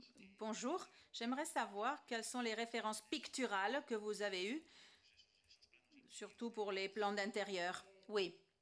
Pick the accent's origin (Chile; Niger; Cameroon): Chile; Je viens du Chili.